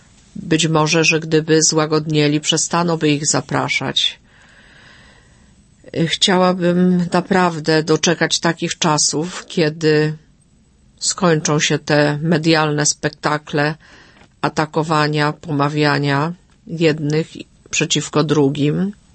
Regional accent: Subcarpathian Voivodeship, Poland; w mojej rodzinie i u nas na Podkarpaciu, nigdy o osobach zmarłych nie mówi się źle

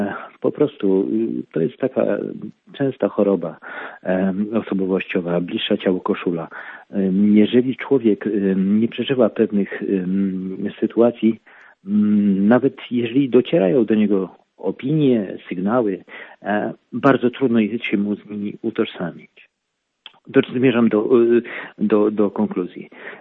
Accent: Rzeszów, Subcarpathian Voivodeship, Poland; born there; moved away; also born or lived in Chicago, United States; Ja urodziłem się w Rzeszowie. Całe lata mieszkałem poza krajem. Mieszkałem w Chicago, wróciłem do Polski. Mam ponad 50 lat

